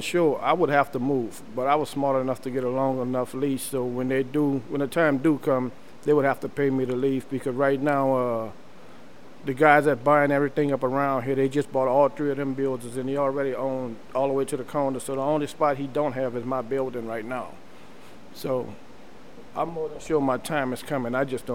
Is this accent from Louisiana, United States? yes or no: yes; New Orleans, Louisiana, United States; because I'm from New Orleans, and New Orleans got wiped out in my community